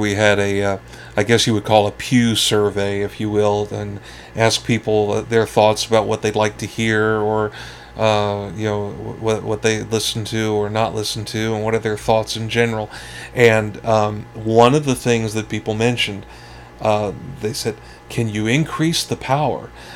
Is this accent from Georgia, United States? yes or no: no; Philadelphia, Pennsylvania, United States; You know, trying to be cool, because I was from the Philadelphia area.